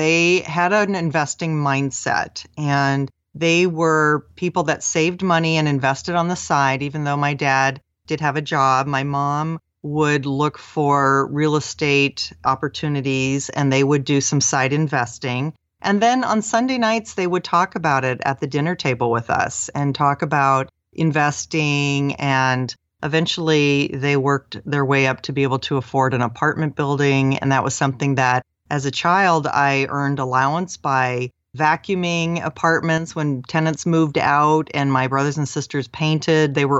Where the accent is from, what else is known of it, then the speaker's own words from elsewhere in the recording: Seattle, Washington, United States; Well, I grew up in the Seattle area and my family was very middle class, but we lived in a suburb where there were a lot of very wealthy people.